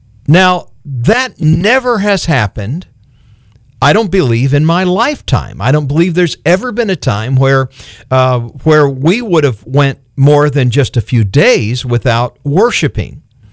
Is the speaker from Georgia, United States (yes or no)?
no; Hobe Sound, Florida, United States; But we ended up growing up in Hope Sound, and church was just a part of every moment of our life.